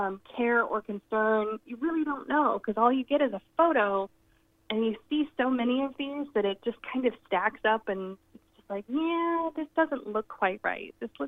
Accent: Oklahoma, United States; You know, I'm from Oklahoma, so we're talking about right-wing religious Southern Baptist Central.

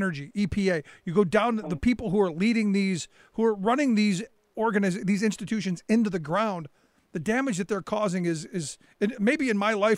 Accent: Cleveland, Ohio, United States; You know, when I was a kid, I grew up in Cleveland during the 1970s.

